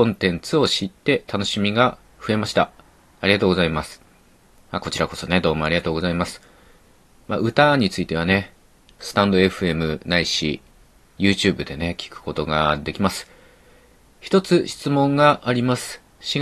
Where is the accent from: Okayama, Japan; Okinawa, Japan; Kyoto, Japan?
Okayama, Japan; 僕の、まあ、出身地である岡山県も微濁音はないので、ですので僕は微濁音を後天的に、まあ、言語って全部後天的ですけど、より後天的に大人になってから身につけました。